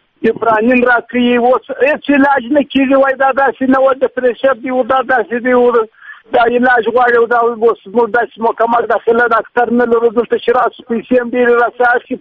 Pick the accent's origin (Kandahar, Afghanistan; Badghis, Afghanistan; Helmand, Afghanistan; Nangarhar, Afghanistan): Kandahar, Afghanistan; now in Quetta, Pakistan; زه د افغانستان د کندهار یم.